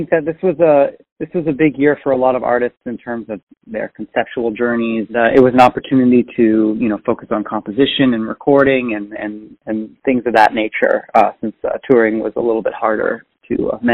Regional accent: Santa Cruz, California, United States; I'm from Santa Cruz, California, and I grew up playing music with my identical twin brother, Pascal.

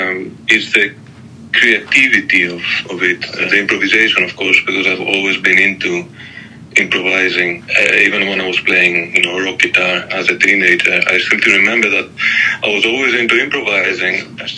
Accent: Athens, Attica, Greece; when I was growing up in Athens at that time, there wasn't that much jazz going on.

